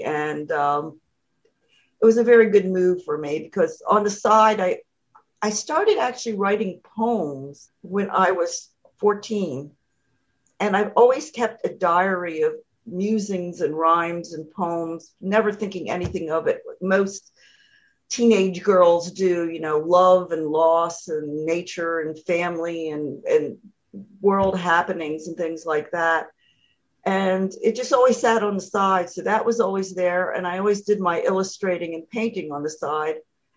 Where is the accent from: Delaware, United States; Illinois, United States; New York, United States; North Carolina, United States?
Delaware, United States; Wilmington; born there; now in Hockessin, United States; And I was born in Wilmington, Delaware, and I now live in Hoquesson, Delaware, and they're in the USA on the East Coast.